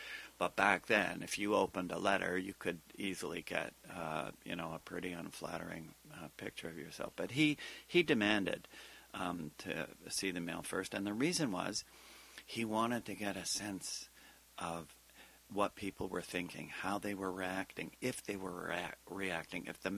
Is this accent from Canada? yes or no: yes; Ottawa, Ontario, Canada; now in Vancouver, Canada; I'm originally from Ottawa, but Vancouver had become home